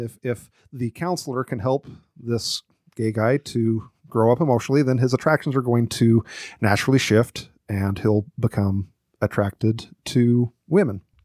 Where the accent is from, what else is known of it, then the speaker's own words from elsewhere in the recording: Idaho, United States; So I grew up very Mormon in Idaho